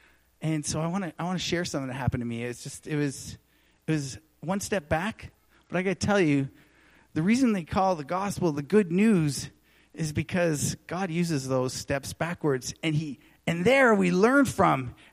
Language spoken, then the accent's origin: English; Edmonton, Alberta, Canada; Tanis and I are conservative. We grew up in Edmonton.